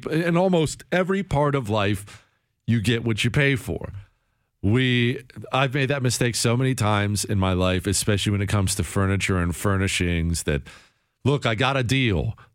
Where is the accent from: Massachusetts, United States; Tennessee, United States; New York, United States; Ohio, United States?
Ohio, United States; You know, I grew up in Ohio. I told you this, and we used to go down to West Virginia for vacation because it was right next door.